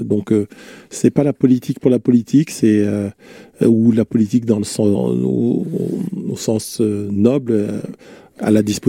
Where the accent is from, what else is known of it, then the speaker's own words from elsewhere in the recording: Paris, Île-de-France, France; born there; Et puis Paris, parce que je suis né à Paris.